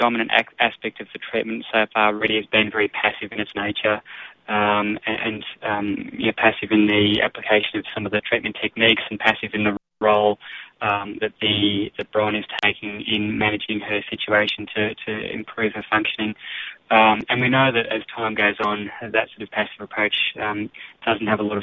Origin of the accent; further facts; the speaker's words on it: Sydney, New South Wales, Australia; moved away as an adult; now in Melbourne, Australia; I'm actually based in Melbourne, not Sydney, although I was born and bred in Sydney and lived there for the first 20-something years of my life.